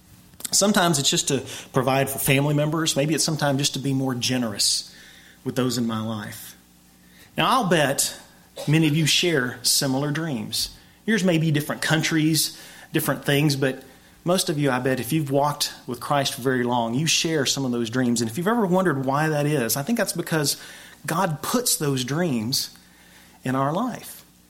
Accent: Cahoma, United States; But I remember I have fond memories of growing up in Cahoma.

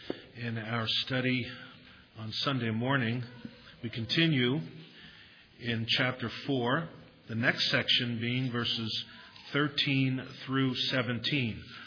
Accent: New York City, New York, United States; Many of you know that I was born and raised in New York City. We lived in a famous section of Brooklyn called Coney Island, about 100 yards from the ocean, from the boardwalk.

